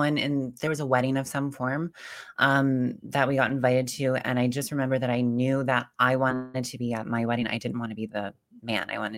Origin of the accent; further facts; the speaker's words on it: White Bear Lake, Minnesota, United States; Oh my God. I was born in St. Paul, Minnesota.